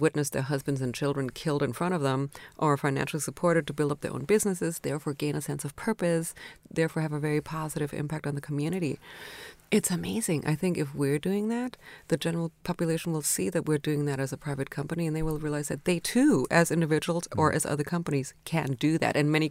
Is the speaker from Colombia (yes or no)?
no; Austria; growing up in Austria in the 70s, you know, Eastern Europe felt so close. Communism felt so close. I remember when Austria joined the EU, that was just so amazing. It was so enabling for Austria.